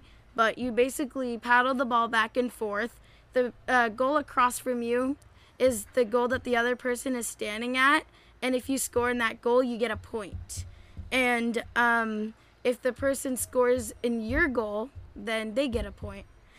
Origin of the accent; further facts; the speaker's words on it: Santa Clarita, California, United States; I'm from California, Santa Clarita, California.